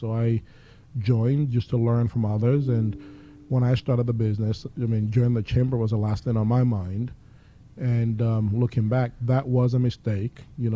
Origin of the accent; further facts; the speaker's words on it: Lagos, Nigeria; now in United States; It was always my dream to go to college in America, growing up in Lagos, Nigeria.